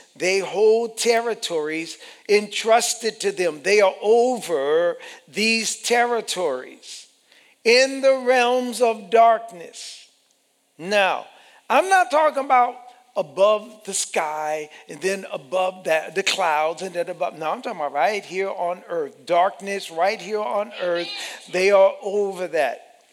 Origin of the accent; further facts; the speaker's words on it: Orangeburg, South Carolina, United States; I was born and raised in Orangeburg.